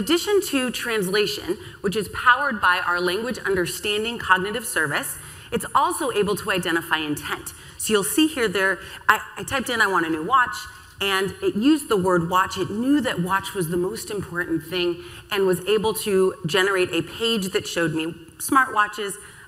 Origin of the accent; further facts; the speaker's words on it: Manhattan, New York, United States; And I'm from Manhattan. I was born there, right?